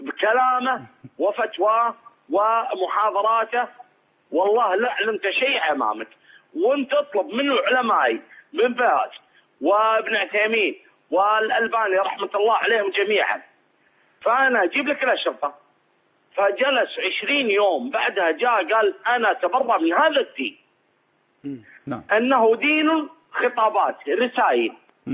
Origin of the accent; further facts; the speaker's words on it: Kuwait; وأنا من الكويت.